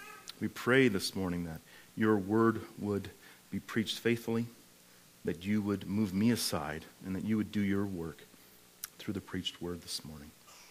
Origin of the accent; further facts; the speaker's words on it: Fort St. John, British Columbia, Canada; And I don't know, there's something about your church that reminds us of our home. We come from Fort St. John, B.C.